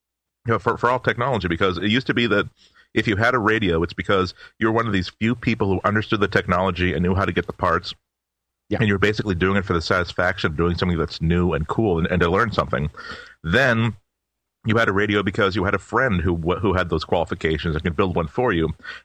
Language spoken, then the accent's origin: English; Boston, Massachusetts, United States; now in Ottumwa, United States; Well, I'm from Boston, so gee, I live in here in Ottumwa, Iowa.